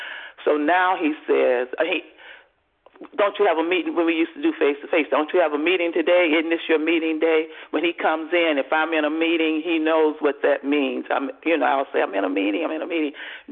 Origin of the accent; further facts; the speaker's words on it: Atlanta, Georgia, United States; I'm from Metro Atlanta, Georgia.